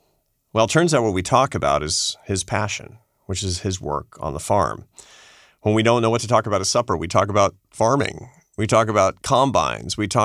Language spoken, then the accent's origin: English; Seattle, Washington, United States; I'm a city boy. I'm from Seattle.